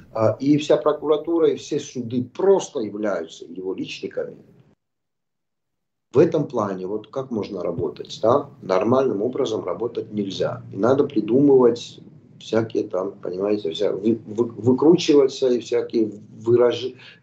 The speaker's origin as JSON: {"language": "Russian", "country": "Georgia", "lives_now": "Ukraine", "said": "Но в Грузии у нас свои сложности."}